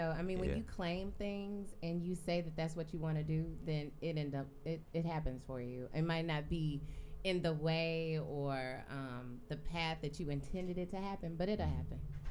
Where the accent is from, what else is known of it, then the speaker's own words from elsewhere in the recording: St. Louis, Missouri, United States; But like, I'm from St. Louis, and I've spent my entire radio career here